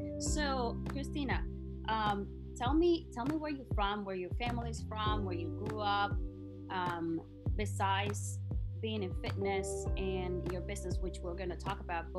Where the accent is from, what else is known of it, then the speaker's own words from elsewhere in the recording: Nicaragua; but you know, we've had many conversations, but I am from Nicaragua. I was born